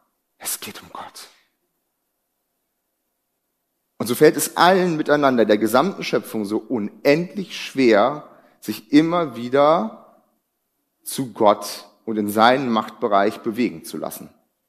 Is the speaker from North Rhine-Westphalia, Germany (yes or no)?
yes; North Rhine-Westphalia, Germany; ich komme aus dem Ruhrgebiet.